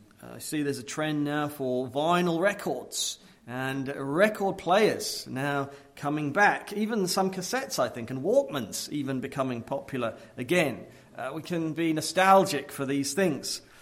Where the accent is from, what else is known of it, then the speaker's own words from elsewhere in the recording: England, United Kingdom; moved away as an adult; Going to seminary in Grand Rapids in 2004, I came over from England